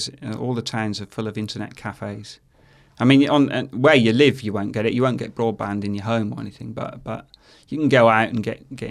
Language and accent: English; South West England, United Kingdom; moved away as an adult; now in Colombia; I mean, I don't dislike England, and it's my home country. I love the countryside in Britain. You know, I'm a Somerset lad, born and bred.